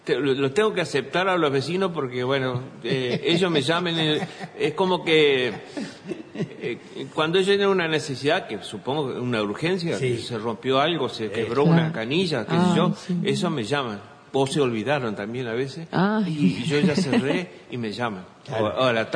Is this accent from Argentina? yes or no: yes; Aldea Protestante, Entre Ríos, Argentina; now in Paraná, Argentina; De Aldea Protestante.